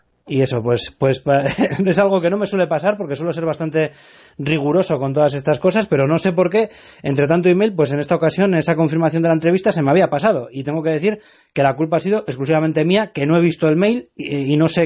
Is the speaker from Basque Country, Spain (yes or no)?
yes; Barakaldo, Basque Country, Spain; Nosotros somos de Baracaldo, o sea, estamos al lado.